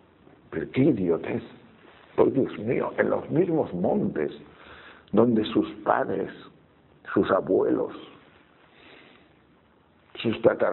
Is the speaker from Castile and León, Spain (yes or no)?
yes; Tejerina, Castile and León, Spain; a mi gente de Tejerina, que es mi pueblo